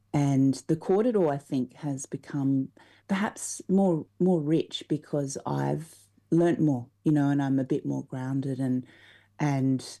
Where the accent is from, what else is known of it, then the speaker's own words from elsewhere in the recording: Australia; now in New Zealand; because I'd been in Australia and I'd identified as being an Australian, you know, like that's what I grew up in.